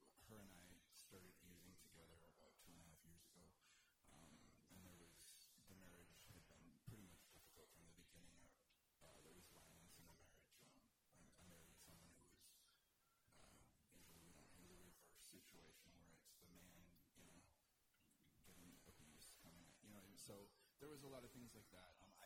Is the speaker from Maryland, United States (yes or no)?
no; Green Bay, Wisconsin, United States; I grew up in Green Bay, Wisconsin.